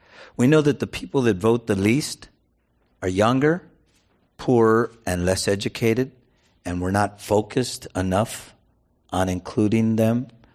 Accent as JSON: {"language": "English", "country": "United States", "said": "I speak as an American who loves my country."}